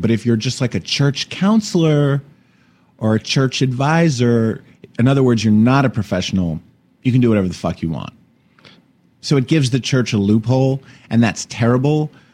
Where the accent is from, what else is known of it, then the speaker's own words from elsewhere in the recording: New Jersey, United States; Meanwhile, in New Jersey, another victory. I'm so proud of my home state.